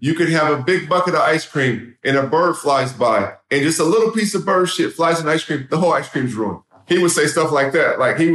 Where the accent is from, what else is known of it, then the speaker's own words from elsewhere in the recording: Seattle, Washington, United States; Like, no, I'm from Seattle.